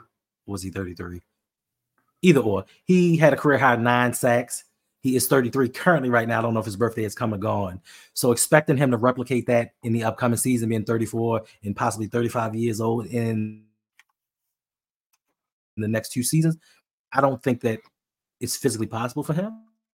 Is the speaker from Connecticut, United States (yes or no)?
no; Baltimore, Maryland, United States; accent: Baltimore; Sometimes if my Baltimore accent kicks in, I apologize.